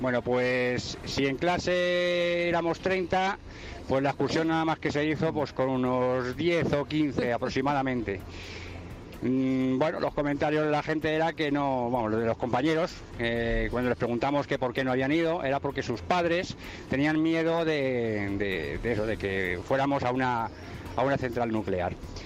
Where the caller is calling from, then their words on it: Madrid, Community of Madrid, Spain; de Madrid.